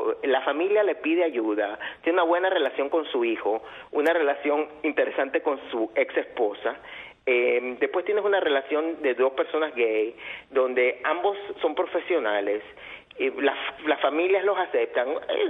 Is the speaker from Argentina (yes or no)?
no; Venezuela; Yo me acuerdo cuando era niño, las novelas, yo soy venezolano